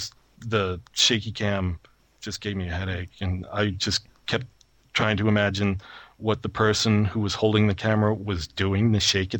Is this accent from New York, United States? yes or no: yes; New York, United States; I mean, I am from New York, and so it really did.